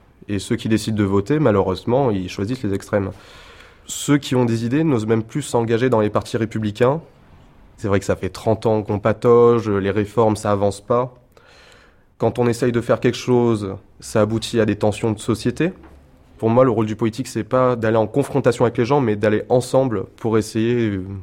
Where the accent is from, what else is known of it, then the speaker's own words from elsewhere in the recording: Lyon, Auvergne-Rhône-Alpes, France; Et quand on est lyonnais, on reste pas insensible à ça. … j'ai 21 ans